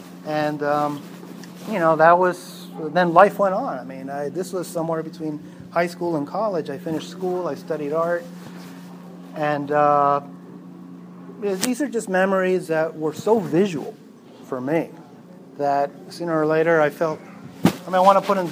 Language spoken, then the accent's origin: English; Miami, Florida, United States; I grew up in Miami, about 5 blocks away from Miami International Airport